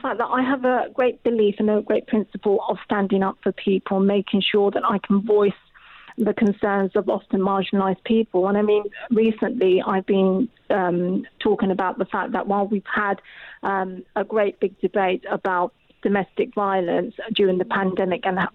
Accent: United Kingdom; And so for me as a British woman, it's the concept of making sure that we're both proud to be British

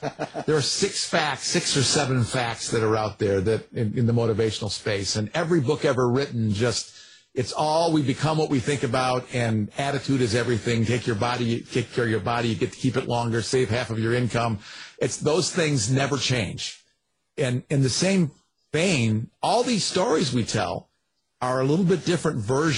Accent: Ann Arbor, Michigan, United States; I grew up in Ann Arbor, Michigan, and I had parents that were incredibly inclusive before it was cool.

